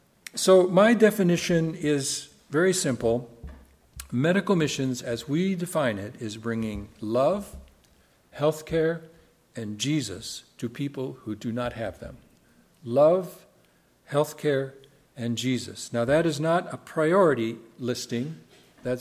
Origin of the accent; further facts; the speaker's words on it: Cambodia; We were going to go to Asia, where we grew up. She grew up in Vietnam. I grew up in Cambodia. We went to the mission school together